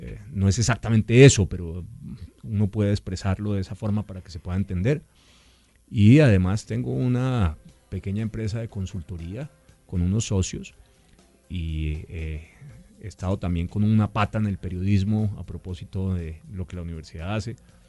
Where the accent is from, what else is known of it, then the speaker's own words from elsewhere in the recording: Bogotá, Colombia; Yo soy un bogotano chandoso, un bogotano gosque, porque si bien mi abuelo paterno era bogotano raizal, uh-huh. mi abuela paterna es payanesa y mi bisabuela era santandereana. Y del lado de mi mamá, pues tengo un abuelo materno